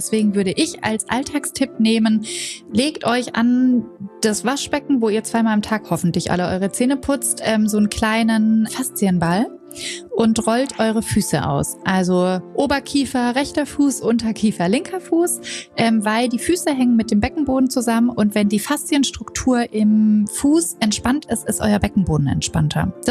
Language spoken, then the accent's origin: German; Hanover, Lower Saxony, Germany; ich bin Hebamme, ich komme aus Hannover